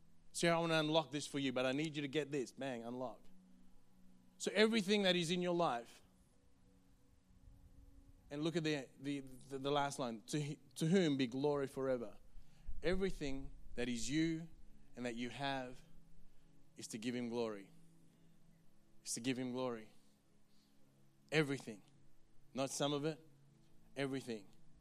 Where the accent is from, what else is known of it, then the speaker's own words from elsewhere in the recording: South Africa; Maybe back in Africa. I don't know. I'm from South Africa.